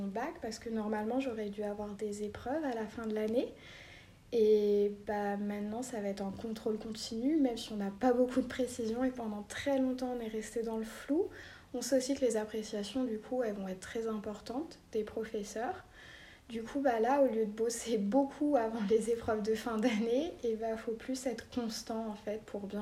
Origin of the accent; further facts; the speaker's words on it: France; now in Santiago, Chile; je suis française et actuellement, je suis en terminale ES au collège Antoine de Saint-Exupéry à Santiago, au Chili.